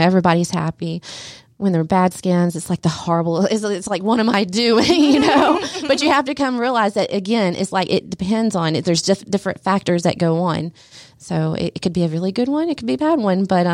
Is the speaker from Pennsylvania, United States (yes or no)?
no; Dawsonville, Georgia, United States; since growing up in Dawsonville, you know, we do know a lot of people